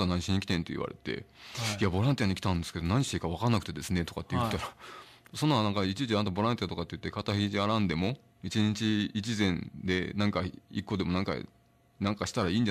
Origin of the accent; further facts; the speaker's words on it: Nagoya, Aichi, Japan; now in Takeo, Japan; 出身は愛知県名古屋市なんですが、